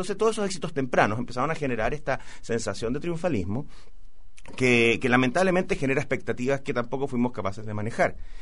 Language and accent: Spanish; Chile; dejemos la cosa política atrás y miremos como chilenos